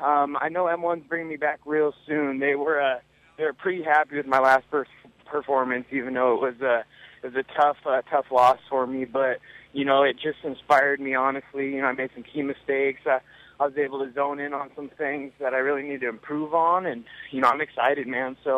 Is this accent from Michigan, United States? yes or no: no; Okanogan, Washington, United States; Okanagan, yeah, it's where I grew up. It's like 90 minutes north of Wenatchee, if you have any clue where that's at. It's kind of by the Canadian border. Just a little